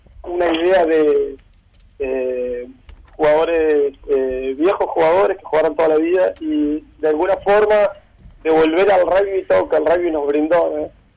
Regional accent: Salto, Uruguay; also born or lived in Montevideo; now in Rio de Janeiro, Brazil; yo soy del interior de Salto y luego de vivir ahí, estudiar en Montevideo, en algún momento con un amigo dijimos, bueno, vamos a vivir a Río Janeiro

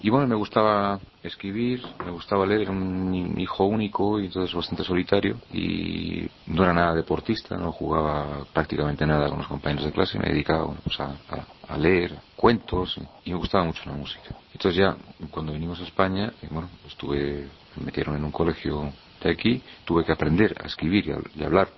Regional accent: Philippines; Toda la enseñanza en Filipinas, nací en Filipinas.

